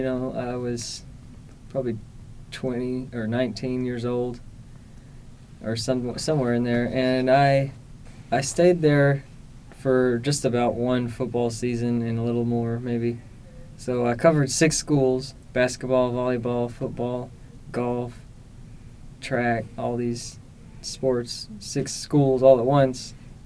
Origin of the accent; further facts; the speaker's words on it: Malvern, Arkansas, United States; I'm from Malvern, Arkansas, just down the road. It's a 30-minute drive from here, if people don't know.